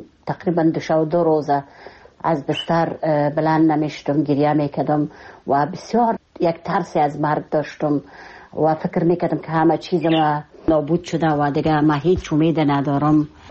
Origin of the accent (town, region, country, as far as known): Kabul, Afghanistan